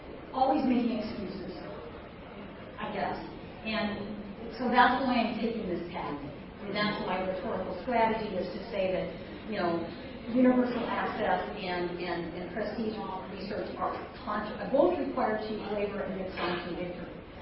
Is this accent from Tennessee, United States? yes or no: no; California, United States; I'm a working class kid. I grew up in California in the 60s